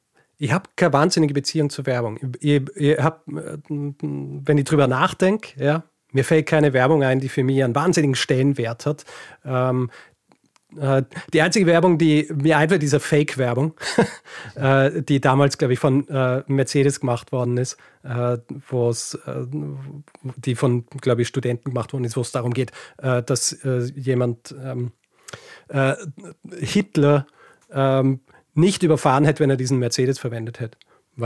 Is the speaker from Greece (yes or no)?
no; Austria; Ich komme ja aus Österreich und wir rechnen hier den Durchschnitt gar nicht aus.